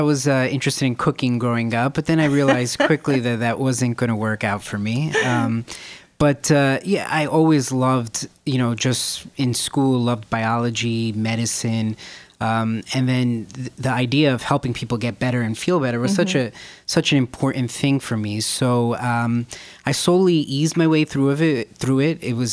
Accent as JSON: {"language": "English", "town": "Bronx", "region": "New York", "country": "United States", "tie": "born there", "said": "I was born in the Bronx, yes."}